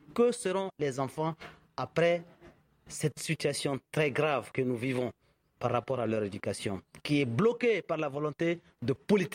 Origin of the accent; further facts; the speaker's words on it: Timbuktu, Tombouctou, Mali; je suis de Tombouctou.